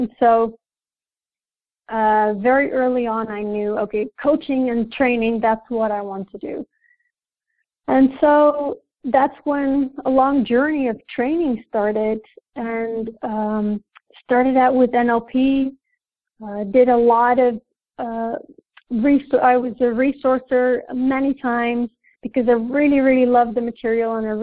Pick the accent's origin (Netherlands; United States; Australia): Netherlands; I am from the Netherlands, and I am a neurosemantics trainer.